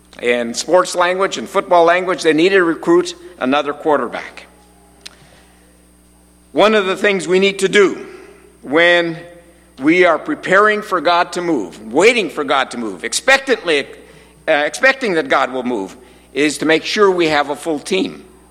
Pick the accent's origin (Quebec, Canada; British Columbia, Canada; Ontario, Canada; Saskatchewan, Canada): Saskatchewan, Canada; Saskatoon; which of course is my team since I come from Saskatoon